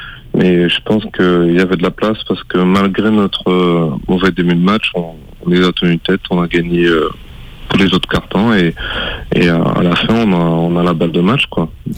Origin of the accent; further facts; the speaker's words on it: Guadeloupe, France; moved away; also born or lived in Sud-Ouest, France; puis j'ai commencé quand je suis arrivé de la Guadeloupe, je suis arrivé dans le Sud-Ouest